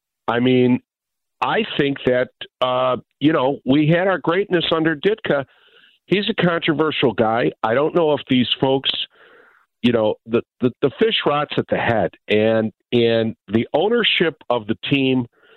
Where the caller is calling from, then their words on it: Cary, Illinois, United States; Cary, Illinois.